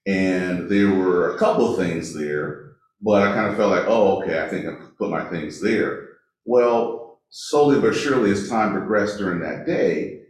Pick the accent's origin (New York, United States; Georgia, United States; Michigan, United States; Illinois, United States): Michigan, United States; So it wasn't like, okay, I'm from Michigan, I don't hang out